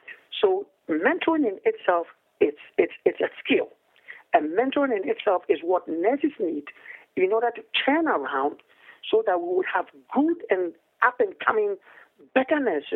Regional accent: Ghana; now in United States; they all understand that I come from Ghana.

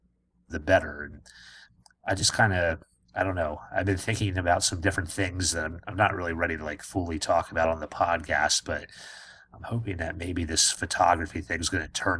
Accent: Pennsylvania, United States; also born or lived in Arizona; Like, as a kid growing up in Pennsylvania, like, obviously I was aware that it was lighter out later

